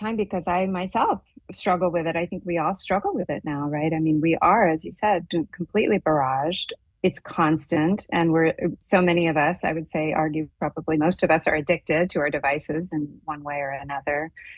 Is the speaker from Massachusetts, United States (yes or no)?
yes; Boston, Massachusetts, United States; I went to a fairly liberal Protestant church growing up, and I grew up in the Boston area.